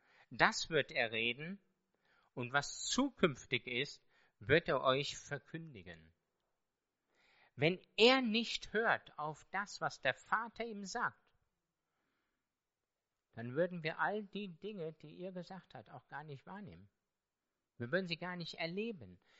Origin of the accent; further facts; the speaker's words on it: Hesse, Germany; Ich bin Hesse, ich gehe so in der Mitte los.